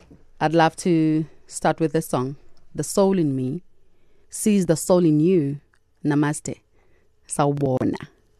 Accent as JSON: {"language": "English", "town": "Mandeni", "region": "KwaZulu-Natal", "country": "South Africa", "tie": "born there", "lives_now": "Inanda, South Africa", "said": "I was born in Mandeni, yes. North of KZN, and I also live here in Inanda, Newtown A."}